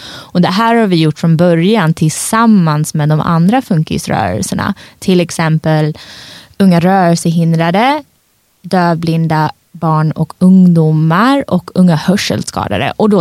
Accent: Sweden; also born or lived in United States; Jag är svensk-amerikan, så jag har faktiskt bara nyligen kommit tillbaka till Sverige efter att ha varit i USA i nästan 13 år.

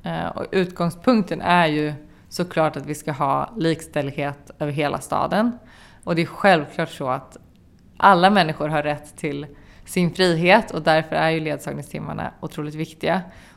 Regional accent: Stockholm, Stockholm County, Sweden; Jag är uppvuxen i Tensta ute på Järvafältet.

